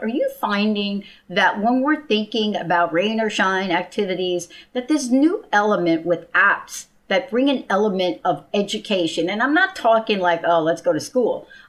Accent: New Jersey, United States; I'm bi-coastal. I grew up in Jersey on the East Coast

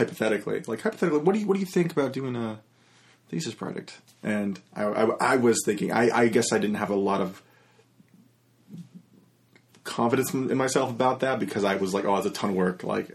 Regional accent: Detroit, Michigan, United States; now in Escondido, United States; I'm from Michigan. Michigan? From Metro Detroit.

